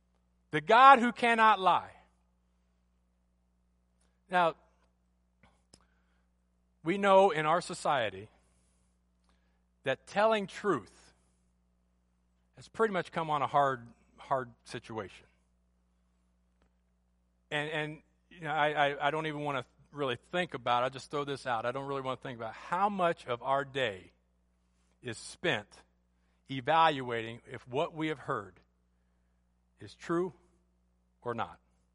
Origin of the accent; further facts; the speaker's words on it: Ohio, United States; And I'm from Ohio, and I grew up in a family that my father, when he was a young person, was a Cleveland Browns fan.